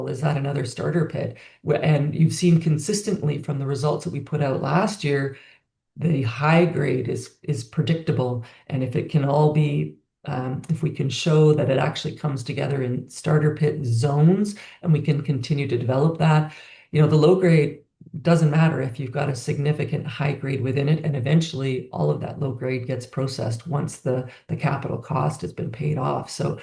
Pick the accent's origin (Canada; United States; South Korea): Canada; Yukon; I grew up in the Yukon. It's kind of like the family farm of the North, placer mining.